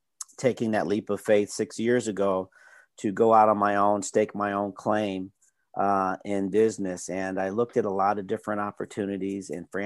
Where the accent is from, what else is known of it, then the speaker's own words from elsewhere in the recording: St. Louis, Missouri, United States; Well, it all starts with a starting place. I'm from St. Louis, Missouri.